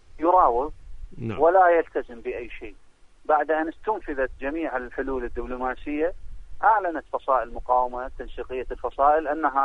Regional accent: Iraq; لدينا تجربة كعراقيين

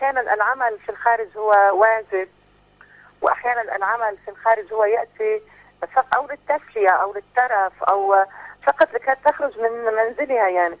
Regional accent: Lebanon; أنا الآن أنظر إلى المرأة العاملة عندنا في لبنان

